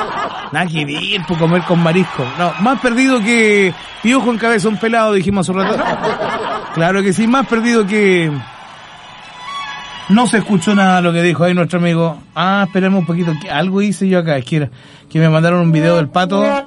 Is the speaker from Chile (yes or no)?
yes; Chile; ¿Qué otra expresión podemos tener nosotros como chilenos cuando alguien anda perdido o se pierde algo?